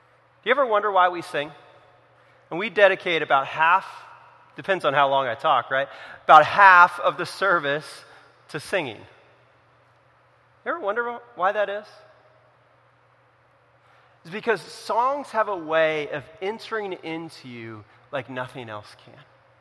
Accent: the West, United States; I grew up in the West. In the summer, if we took care of our lawn like we do out here in the East, you know what color it would be?

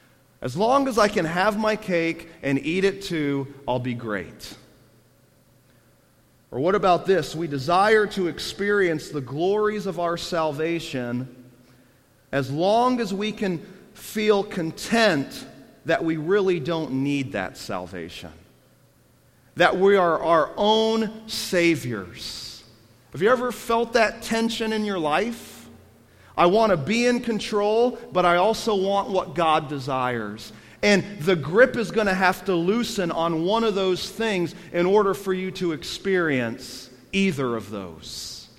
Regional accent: Orlando, Florida, United States; I grew up in Orlando, Florida, so I am not a native Pennsylvanian at all. I came from a big family, and we had one vehicle.

